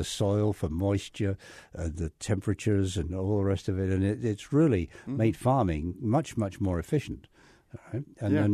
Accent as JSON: {"language": "English", "region": "England", "country": "United Kingdom", "tie": "born or raised there", "moved": "yes", "said": "I mean, for me as an Englishman, I mean, the weather forecast in Britain when I was growing up was always partly cloudy with showers."}